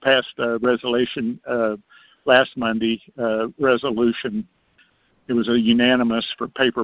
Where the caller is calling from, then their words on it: Texas, United States; Yeah, I'm calling from Texas, and... we have 254 counties here.